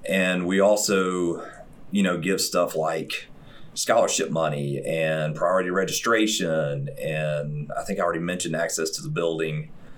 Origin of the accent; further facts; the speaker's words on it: Tuscaloosa, Alabama, United States; Yeah, so I am from Tuscaloosa.